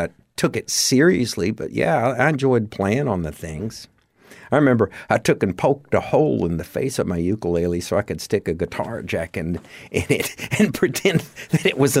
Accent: Odessa, Texas, United States; born there; Well, I was born in West Texas. I was born in Odessa, Texas.

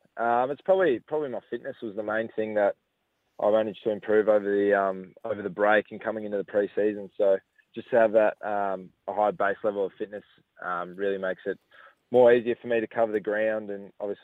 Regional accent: Glen Iris, Victoria, Australia; I grew up in Glen Iris pretty much, so played for Ashburton Redbacks and then went to the Chargers, so I'm still living at home with mum and dad, so I like this area a lot.

